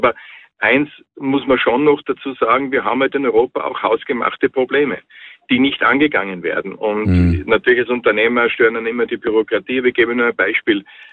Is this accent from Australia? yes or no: no; Salzburg, Austria; Ich rufe gerade aus dem Auto an, aber bin aus Salzburg